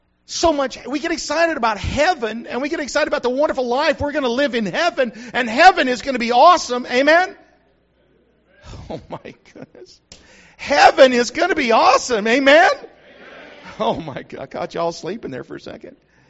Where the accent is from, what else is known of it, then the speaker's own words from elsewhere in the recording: New Mexico, United States; I grew up in New Mexico where if you want to pass somebody, you got about 40 miles to do it.